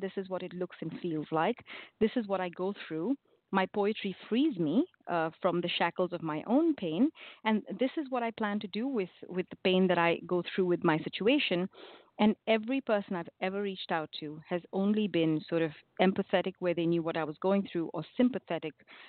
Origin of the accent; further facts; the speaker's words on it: India; now in United States; I came all the way from India to the United States, and I find, you know, the United States to be a very, very forgiving, loving, kind, inclusive place, you see.